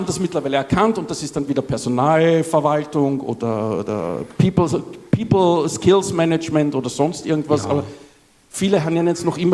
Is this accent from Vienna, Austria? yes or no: yes; Vienna, Austria; also falls man es nicht hört, ich bin Österreicher, Wiener.